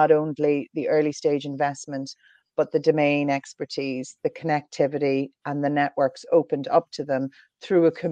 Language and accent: English; Ireland; accent: Irish; now in London, United Kingdom; I suppose from my accent, I am Irish, based in London.